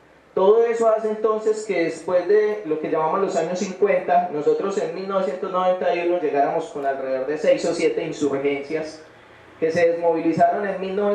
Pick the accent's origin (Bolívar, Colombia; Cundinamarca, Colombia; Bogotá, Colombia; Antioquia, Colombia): Antioquia, Colombia; nosotros como colombianos, como antioqueños, como personas que habitan la ciudad de Medellín o otros territorios